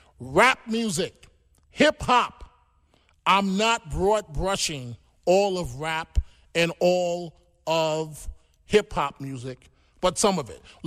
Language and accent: English; New York City, New York, United States; In Parkchester, I grew up in the Bronx.